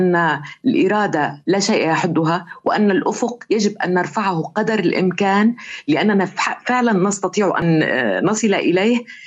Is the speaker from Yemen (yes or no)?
no; As-Suwayda, As-Suwayda Governorate, Syria; now in Russia; في أسرتي المتدينة جدا، وأنا نشأت في مدينة السويداء، السويداء مدينة ولكن لها كثير من الطابع الريفي